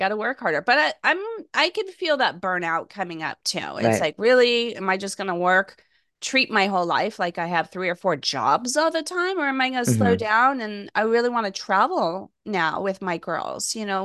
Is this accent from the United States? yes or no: yes; Los Angeles, California, United States; I mean, I'm born and raised in Los Angeles